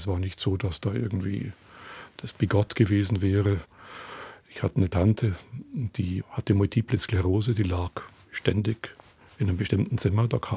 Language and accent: German; Bavaria, Germany; Bodenwöhrer Weiher ist noch heute ein Gewässer, das ich gern mag. Und wenn ich irgendwo paddle und in meine alte Heimat fahre, dann auf dem Bodenwöhrer Weiher oder im Regenfluss und paddelt irgendwie von Nittenau nach Mariental